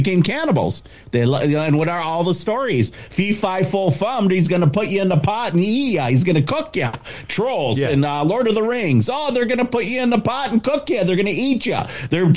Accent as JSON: {"language": "English", "region": "Wisconsin", "country": "United States", "accent": "Wisconsin", "said": "You know, sometimes my Wisconsin accent there kind of messes up words"}